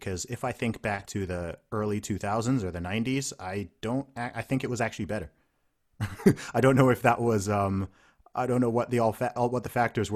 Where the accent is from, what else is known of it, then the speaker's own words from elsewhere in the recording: Saudi Arabia; Like I said, I grew up in Saudi Arabia.